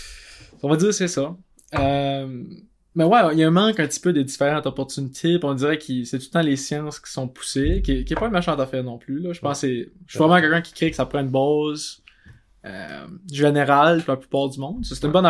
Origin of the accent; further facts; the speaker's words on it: Edmundston, New Brunswick, Canada; je viens d'Edmundston. Ma mère est française. Mon père est américain.